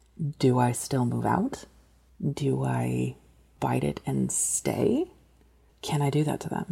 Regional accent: Chicago, Illinois, United States; I'm from Chicago. I currently live with two other people in a two-bedroom apartment

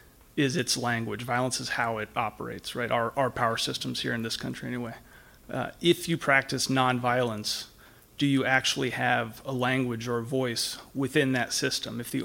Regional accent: Oakland, California, United States; I'm from Oakland.

